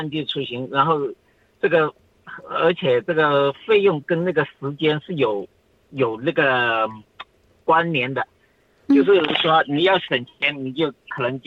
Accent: Guangdong, China; now in Australia; 我老家是在广东

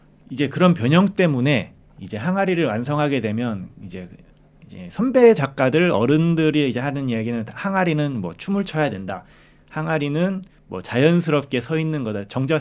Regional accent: Busan, South Korea; 고향이 부산인데 부산 내려와서 한 2년 정도 작업실을 했었는데

